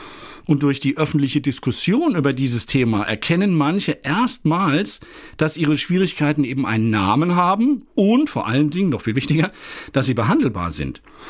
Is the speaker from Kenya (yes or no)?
no; Frankfurt, Hesse, Germany; ich komme ja selbst aus Frankfurt